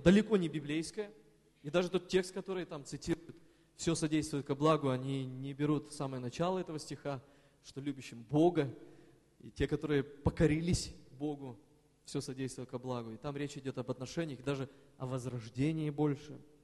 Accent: Perm, Perm Krai, Russia; а родом я из Перми

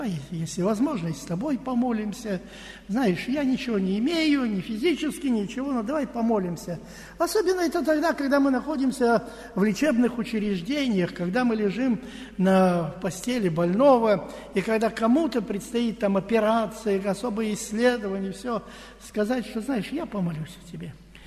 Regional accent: Moscow, Russia; А мы бы с вами, даже как москвичи, ходя в магазин

